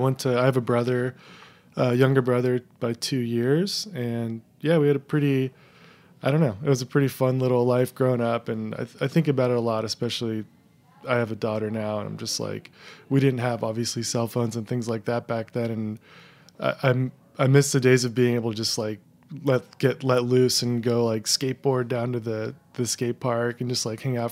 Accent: California, United States; Actually, I lived about 30 minutes east of Oakland in the suburbs, in this little Tri-Valley area.

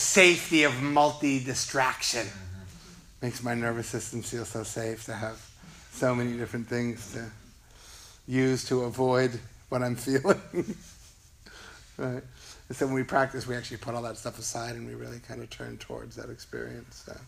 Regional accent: Boston, Massachusetts, United States; now in Los Angeles, United States; So living in Los Angeles has been a very interesting experience. I'm not from here. I'm from Boston.

